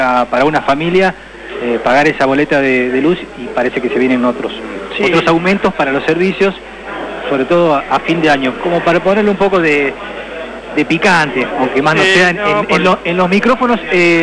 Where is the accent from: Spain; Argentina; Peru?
Argentina; una de las pocas cosas que nos une como argentinos